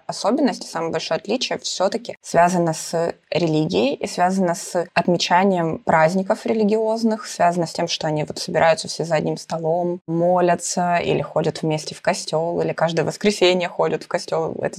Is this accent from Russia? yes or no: no; Ukraine; moved away as an adult; now in Kraków, Poland; Да, я из Украины.